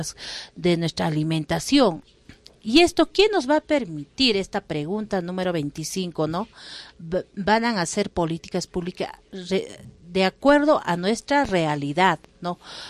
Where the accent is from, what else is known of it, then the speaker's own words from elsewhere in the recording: Ilave, Puno, Peru; Yo me considero aymara, ¿no? Uh-huh. Porque vengo de Ilave, mis padres, mis abuelos fueron aymaras, ¿no? Uh-huh. Y mis abuelos, mis tatarabuelos también fueron aymaras.